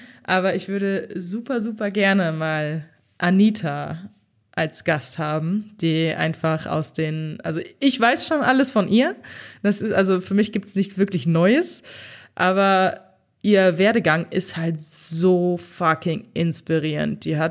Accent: North Rhine-Westphalia, Germany; Ich komme ja aus NRW.

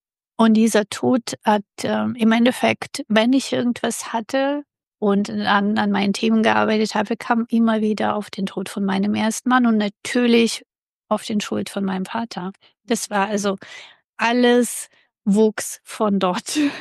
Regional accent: Russia; moved away; Und wir kommen ja aus Russland, das heißt, Business-Selbstständigkeit gab es bis dato nicht.

